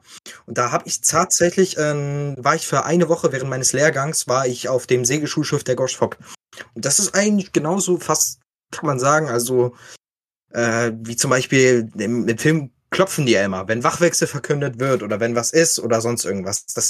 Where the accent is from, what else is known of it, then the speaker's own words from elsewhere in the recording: Hesse, Germany; Ich komme aus in der Nähe von Darmstadt.